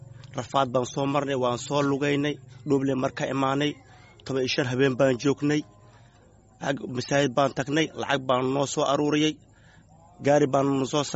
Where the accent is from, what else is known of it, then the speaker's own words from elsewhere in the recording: Jilib, Middle Juba, Somalia; now in Kenya; waxaan ka imaaday jilib